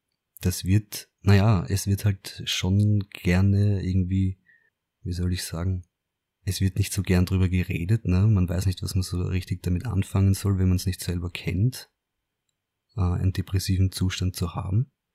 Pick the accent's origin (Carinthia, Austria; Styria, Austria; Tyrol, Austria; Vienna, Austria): Vienna, Austria; Ist ein bisschen crazy, natürlich für den Organismus, aber ich bin ja ein Wiener.